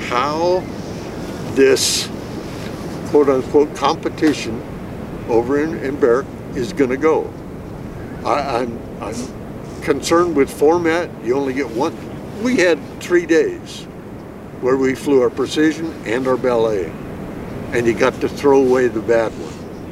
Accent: Auburn, Washington, United States; And you know, we're from Auburn, so we had to drive down to the beach, down to Ocean Shores.

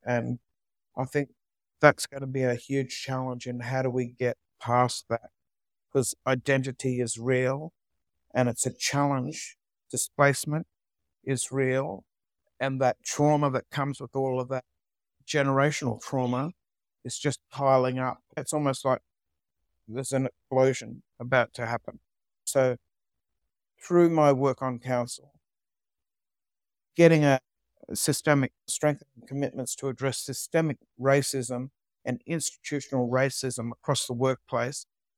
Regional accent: Sydney, New South Wales, Australia; also born or lived in Northern Rivers; my time growing up in Sydney, in Redfern, but also from a very Northern Rivers, New South Wales country town, coming to the city

